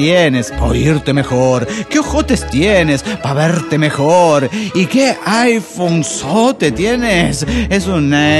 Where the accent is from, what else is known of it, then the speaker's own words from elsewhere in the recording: Cipolletti, Río Negro, Argentina; de Cipolletti, Argentina. Ahí la tierra de las manzanas en Río Negro.